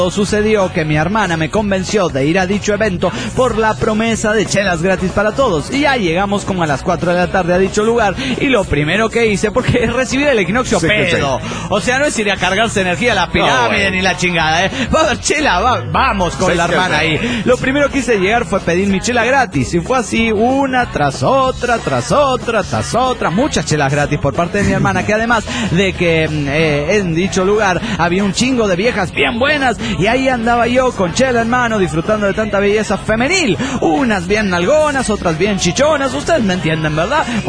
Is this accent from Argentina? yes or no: no; Monterrey, Nuevo León, Mexico; de Monterrey Nuevo León, México.